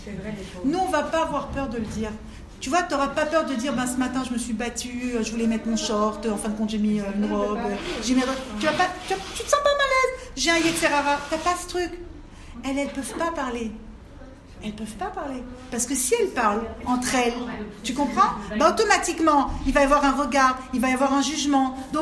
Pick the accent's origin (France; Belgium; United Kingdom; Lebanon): France; moi je suis comme vous, je viens de France